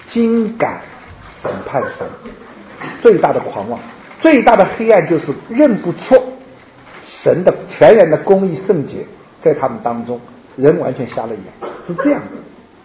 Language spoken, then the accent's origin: Chinese; Shanghai, China; 应该是我们上海人石和蛇分不清楚